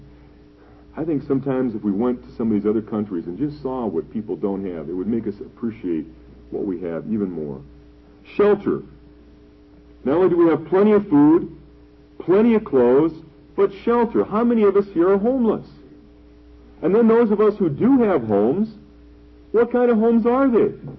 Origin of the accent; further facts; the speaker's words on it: Detroit, Michigan, United States; You know, in Indiana, as well as where I grew up in Detroit, there was plenty of rain, plenty of condensation.